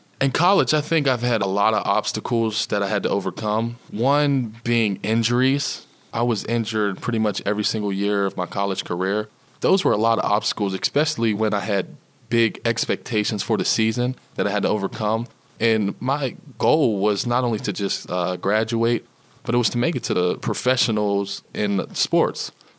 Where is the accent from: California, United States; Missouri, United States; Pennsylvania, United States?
Pennsylvania, United States; North Braddock; Growing up in North Braddock, that's where I went to school. So I went to the Woodland Hills School District.